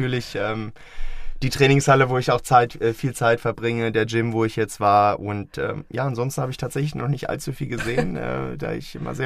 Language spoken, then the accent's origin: German; Fulda, Hesse, Germany; born or raised there; now in Hameln, Germany